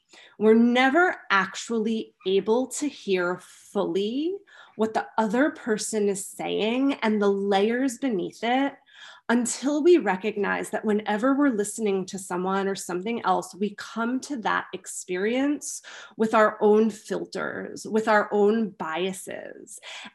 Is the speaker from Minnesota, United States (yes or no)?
no; New York, United States; You know, I come from New York. I live in the South now. You know, having lived in the New York area my whole life